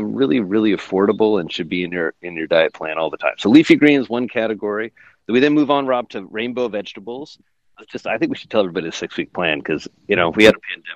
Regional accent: Indiana, United States; now in New York, United States; I grew up in Indiana. I'm a farm boy.

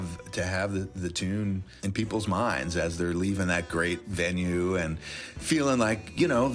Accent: Beloit, Wisconsin, United States; now in Nashville, United States; You know, I grew up in Wisconsin, and I have to admit, this is kind of on the DL, but I grew up in Beloit, not in Madison. But I spent a lot of time in Madison as a kid.

